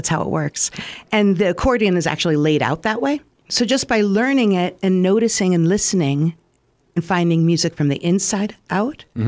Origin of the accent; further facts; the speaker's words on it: Wisconsin, United States; Well, see, we're from Wisconsin, so I think there's an accordion in every closet up there.